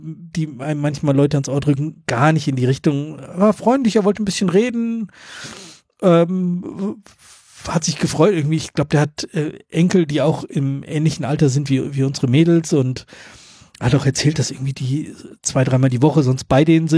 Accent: North Rhine-Westphalia, Germany; Ich komme aus der Gegend von Köln

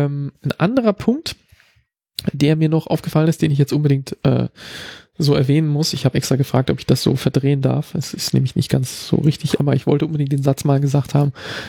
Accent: East Germany, Germany; und ich bin in der DDR aufgewachsen

